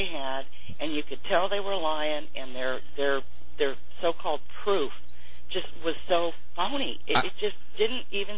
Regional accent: Salina, Kansas, United States; Salina, Kansas.

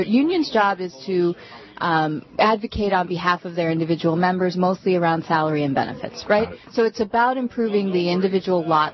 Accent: Minnesota, United States; I've considered moving back to my home state of Minnesota so that I would have representation.

